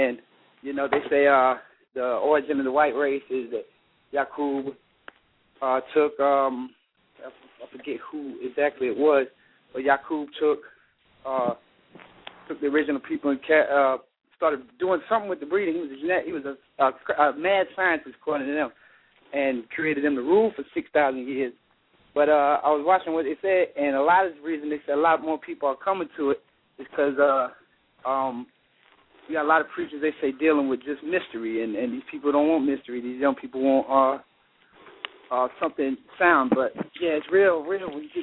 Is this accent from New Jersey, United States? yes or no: no; Lake City, South Carolina, United States; I'm from Lake City, South Carolina, and it's like Lake City's below the poverty line, but there is a ton of churches.